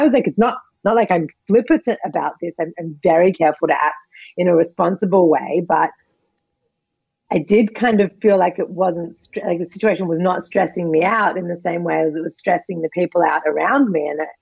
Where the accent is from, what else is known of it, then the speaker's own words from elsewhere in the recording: Australia; you mentioned before that I'm from Australia.